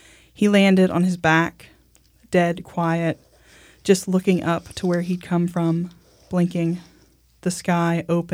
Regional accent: Indiana, United States; Because I'm from Indiana, so.

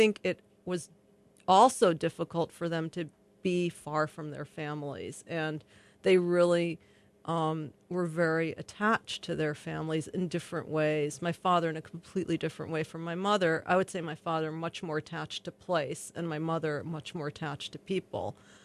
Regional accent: New York, United States; I mean, even though we grew up in New York, we were not part of any of the small sort of groups there.

